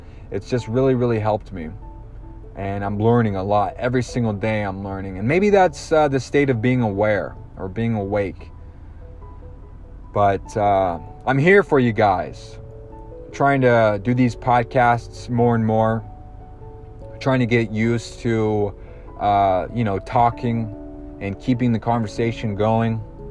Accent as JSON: {"language": "English", "region": "Georgia", "country": "United States", "tie": "born or raised there", "said": "You know, we grew up in Georgia. He was working all the time. And, you know, we were kind of poor at that time"}